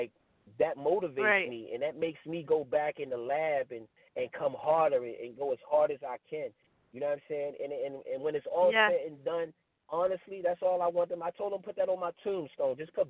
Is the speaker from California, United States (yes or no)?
no; Baltimore, Maryland, United States; I'm not from Atlanta. You know what I'm saying? Originally, I'm from B-more. I'm from Baltimore. I'm from Murderland.